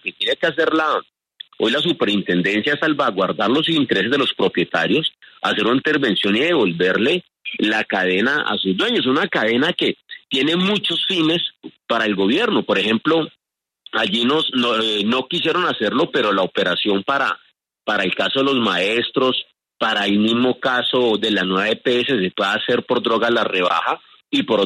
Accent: Cali, Valle del Cauca, Colombia; Yo soy de acá de Cali

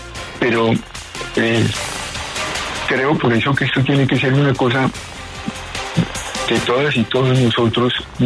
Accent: Colombia; como parte de la identidad de nosotros como colombianos

